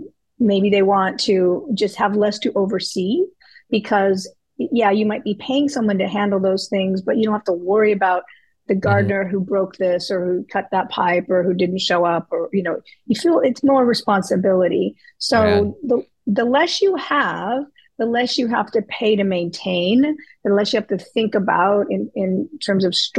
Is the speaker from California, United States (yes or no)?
yes; California, United States; I live in Central Florida, so it's about an hour and 15 minutes to either coast. And I grew up on the Southern California beaches.